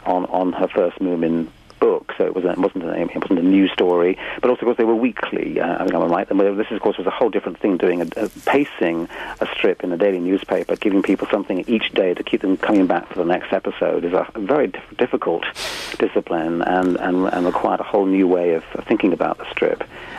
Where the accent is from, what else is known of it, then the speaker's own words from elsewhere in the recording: United Kingdom; as a British person speaking here